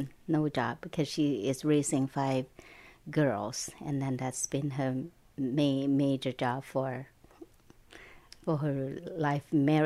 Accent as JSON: {"language": "English", "town": "Vientiane", "region": "Vientiane Prefecture", "country": "Laos", "said": "I am a Laotian from Vientiane, Laos."}